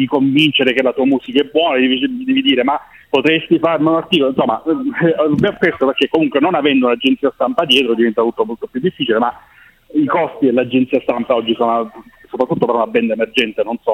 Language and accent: Italian; Ragusa, Sicily, Italy; noi non siamo di Palermo, volevo chiarire questa cosa